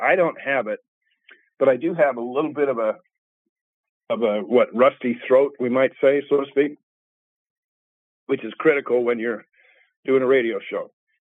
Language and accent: English; Utah, United States; now in Washington, United States; and I was raised in Utah as a conservative Republican, and I don't talk politics on this show very much, because I've been in D.C. for 36 years